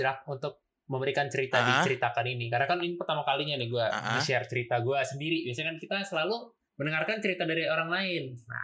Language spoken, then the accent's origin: Indonesian; Pasaman, West Sumatra, Indonesia; now in Bekasi, Indonesia; walaupun di daerah gue di Pasaman nggak terlalu, dampaknya nggak terlalu besar sih dari gempa itu.